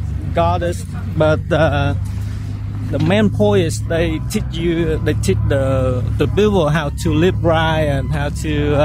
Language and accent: English; Vietnam